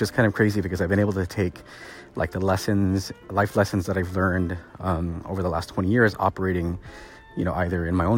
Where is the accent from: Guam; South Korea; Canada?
Guam; because I'm from Guam and that's kind of the shit that I grew up listening to.